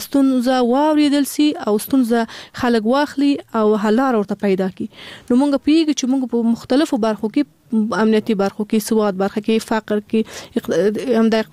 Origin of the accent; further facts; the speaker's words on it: Afghanistan; مونږ په خپل افغانستان کې پیدا شوی لوی سوی